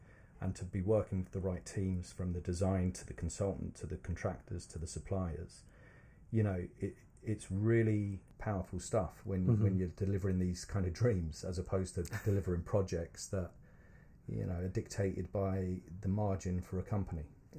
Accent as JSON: {"language": "English", "country": "Ireland", "said": "I think, look, we're from Ireland, and we're always going to have our main base there."}